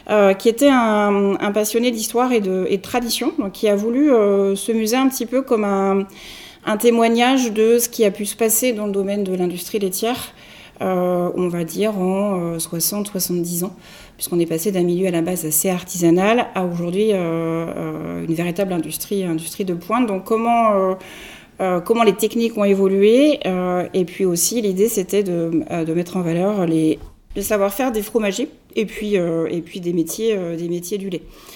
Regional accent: Laval, Pays de la Loire, France; moi, je suis lavalloise, hein, voilà, donc je suis une vraie mayonnaise, voilà, donc j'ai grandi à Laval en Mayenne. Je suis issue d'un milieu agricole, comme beaucoup, je pense, dans ce département.

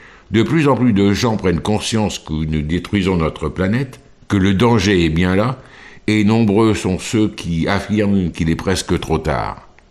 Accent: France; soit l'équivalent d'un département chez nous en France

